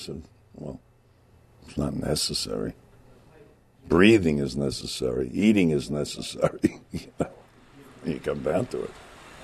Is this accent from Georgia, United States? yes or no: no; Babylon, New York, United States; I'm from Babylon, Long Island. I've been a member of the club since 1967.